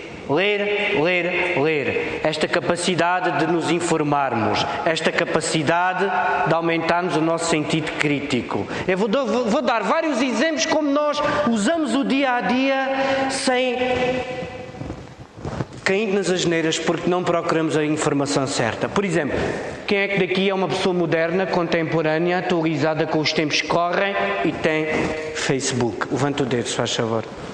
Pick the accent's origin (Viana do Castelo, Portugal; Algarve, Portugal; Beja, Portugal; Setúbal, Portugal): Beja, Portugal; sou de Beja.